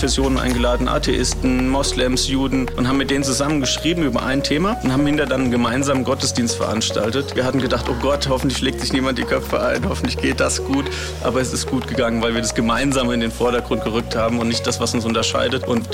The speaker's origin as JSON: {"language": "German", "town": "Dillenburg", "region": "Hesse", "country": "Germany", "said": "ich bin 33 Jahre jung. Ich komme aus Dillenburg"}